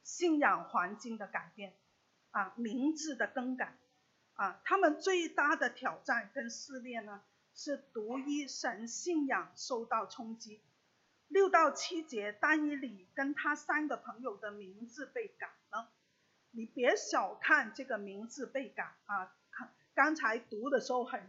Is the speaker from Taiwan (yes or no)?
no; Macau; 我是在澳门长大哈